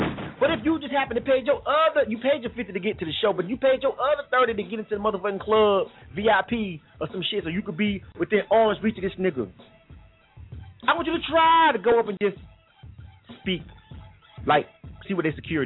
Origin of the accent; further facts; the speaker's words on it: the South, United States; I'm from the South, and I don't listen to a lot of what I don't listen to a lot, a majority, especially now.